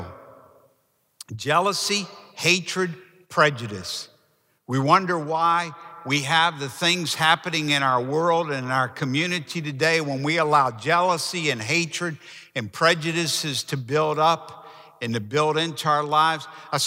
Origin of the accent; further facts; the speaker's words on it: New Orleans, Louisiana, United States; I have such a burden for the city that I grew up in New Orleans.